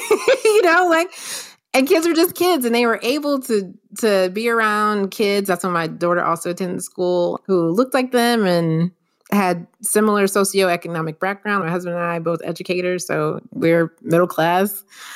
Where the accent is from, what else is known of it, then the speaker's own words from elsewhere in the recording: Miami, Florida, United States; I'm originally from Miami, Florida